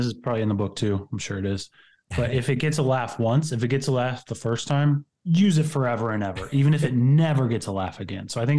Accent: Cincinnati, Ohio, United States; I'm from Cincinnati, and there's a Cincinnati player, Jamar Chase

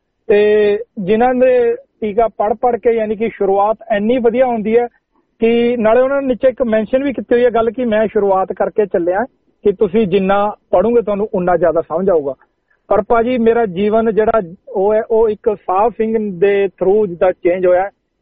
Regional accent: Haryana, India; ਕਿਉਂਕਿ ਅਸੀਂ ਹਰਿਆਣੇ ਤੋਂ ਬਿਲੋਂਗ ਕਰਦੇ ਹਾਂ, ਸਾਡੇ ਉੱਧਰ ਇਹੀਆਂ ਚੀਜ਼ਾਂ ਜ਼ਿਆਦਾ ਹੈ।

